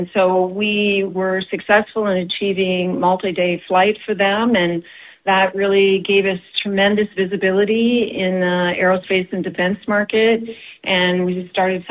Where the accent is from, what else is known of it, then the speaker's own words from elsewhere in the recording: Hanna, North Dakota, United States; I grew up in Hanna, North Dakota, and as a farm kid, the radio was always on.